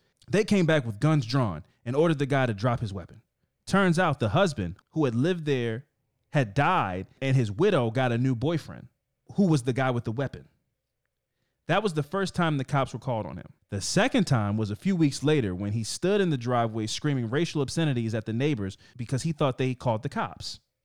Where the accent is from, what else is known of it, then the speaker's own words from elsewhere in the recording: Connecticut, United States; now in Maryland, United States; So I moved to Maryland from Connecticut.